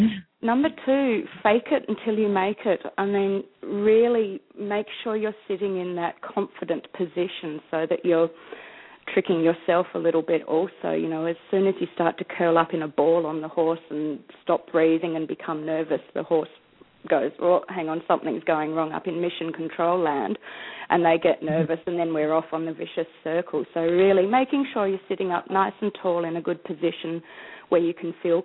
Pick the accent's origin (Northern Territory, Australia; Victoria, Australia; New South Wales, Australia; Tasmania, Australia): Tasmania, Australia; I grew up in Tasmania, which is that little island off the end of Australia. I grew up hunting and a bit of eventing and a bit of everything, pony club, showing, all of that stuff.